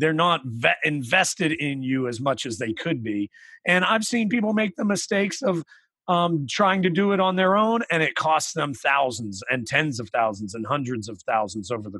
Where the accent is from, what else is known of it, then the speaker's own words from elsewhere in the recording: West Virginia, United States; I grew up out in West Virginia, out in the middle of a small little mountainous region, you know, on a dirt road. I grew up out on a dirt road.